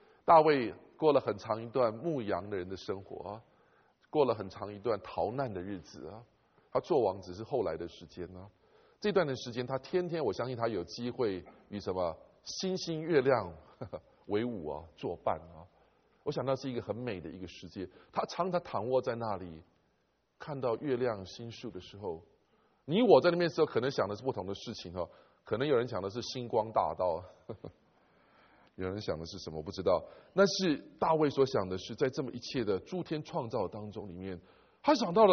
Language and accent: Chinese; Taiwan; 我们在台湾成长念书哈